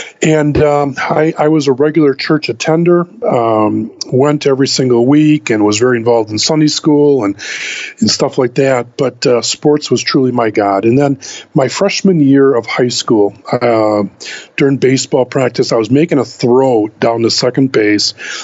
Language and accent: English; Wisconsin, United States; And I think, you know, growing up in Wisconsin, one of my heroes and a lot of people's heroes is old Vince Lombardi, the coach of the Packers.